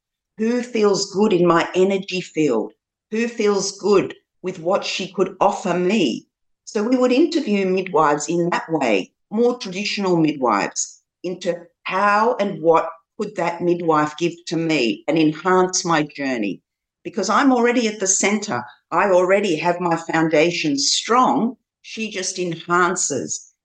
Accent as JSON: {"language": "English", "region": "Western Australia", "country": "Australia", "tie": "born or raised there", "said": "So I was also very immersed in the Western Australian culture"}